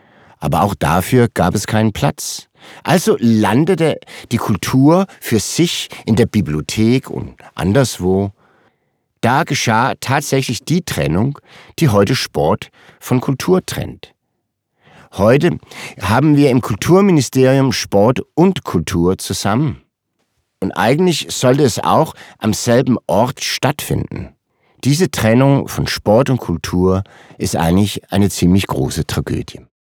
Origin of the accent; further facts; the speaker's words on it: Zealand, Denmark; Selbst auf Falster, wo ich herkomme.